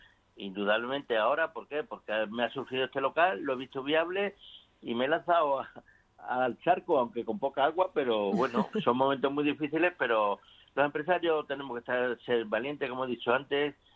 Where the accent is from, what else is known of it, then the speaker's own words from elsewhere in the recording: Andalusia, Spain; moved away as an adult; now in Madrid, Spain; ha hecho 50 años que estoy trabajando en Vallecas. Me vine de la España de Cádiz, de un pueblo de Cádiz, de la España profunda